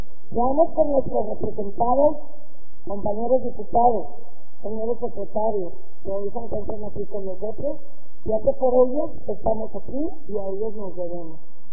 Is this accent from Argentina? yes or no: no; Acaponeta, Nayarit, Mexico; Yo deseo dar resultados en mi zona norte, que yo soy de Acaponeta, lo repito